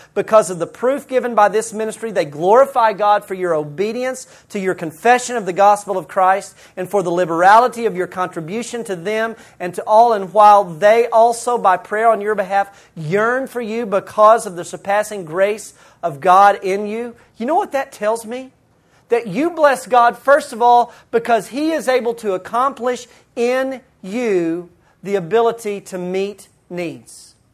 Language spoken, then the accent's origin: English; Lubbock, Texas, United States; But because it sounds like Lubbock and we're from Lubbock, that's what they call it.